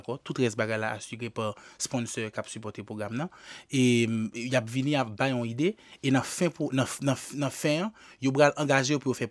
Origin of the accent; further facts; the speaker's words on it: Haiti; je suis fier pour me représenter Haïti et je vous dis très fier tout en tant qu'haïtien